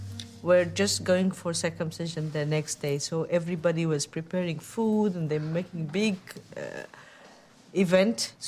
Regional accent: Sudan; from Sudan, and I live there.

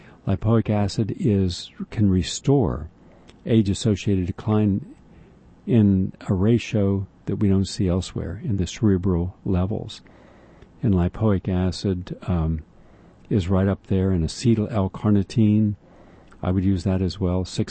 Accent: Alabama, United States; moved away; I grew up in Alabama, in the countryside, in a house surrounded by several sprawling acres of trees and farmland and open space. Even though I now live hundreds of miles away

